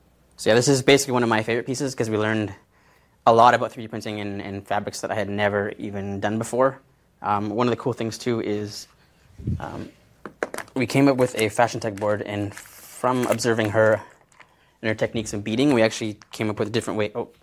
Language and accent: English; Calgary, Alberta, Canada; that's actually in Lake Louise, because I'm from Calgary, so.